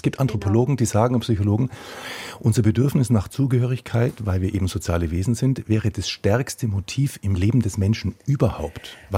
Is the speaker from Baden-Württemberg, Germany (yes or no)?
yes; Baden-Württemberg, Germany; accent: Swabian; moved away as an adult; also born or lived in Munich; Als ich nach München gezogen bin, ich bin auf der Ostalb groß geworden und bin eigentlich mit schwäbischer Mundart groß geworden, aber das ging in München nicht.